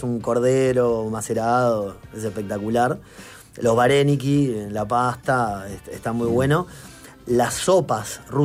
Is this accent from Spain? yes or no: no; Uruguay; nosotros somos los uruguayos